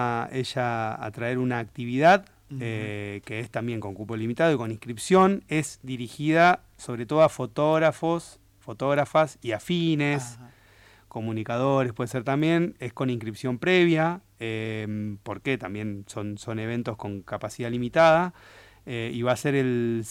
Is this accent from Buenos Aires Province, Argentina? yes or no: no; Santa Fe, Argentina; como buenos santafesinos que somos.